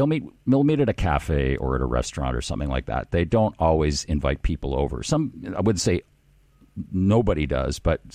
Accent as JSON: {"language": "English", "town": "Vancouver", "region": "British Columbia", "country": "Canada", "tie": "born or raised there", "said": "the last place I had in Vancouver, my hometown, was 1100 square feet."}